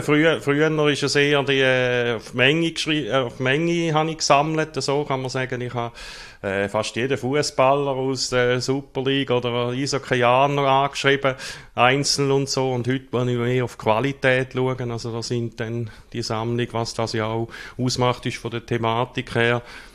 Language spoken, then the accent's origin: German; St. Gallen, Switzerland; now in Rotkreuz, Switzerland; bin ursprünglich, man hört es vielleicht noch ein bisschen, aus der Ostschweiz, aufgewachsen in der Nähe von Gossau und wohne jetzt aber seit Ende 1988 in Rotkreuz